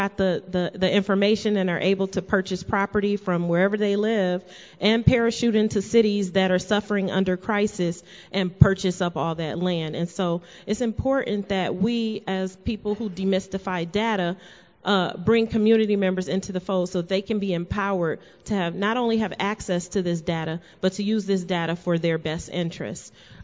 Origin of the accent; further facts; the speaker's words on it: Detroit, Michigan, United States; And so I'm from Detroit. I've been there my entire life, and I'm 42 years old